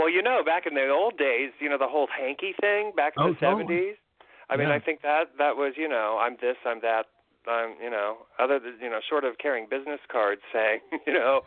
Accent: Indiana, United States; I'm from Indiana. I hate asking people for money.

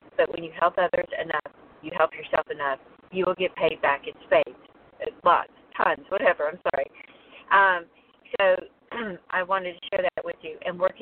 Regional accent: North Carolina, United States; now in South Florida, United States; I came from North Carolina and I live in South Florida.

